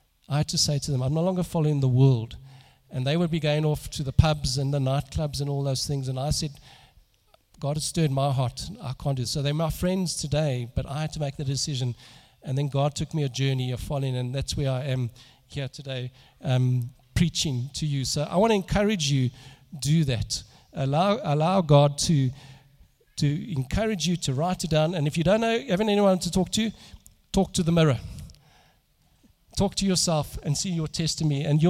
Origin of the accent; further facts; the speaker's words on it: Germiston, Gauteng, South Africa; We grew up in Germiston, and we used to attend the Methodist church.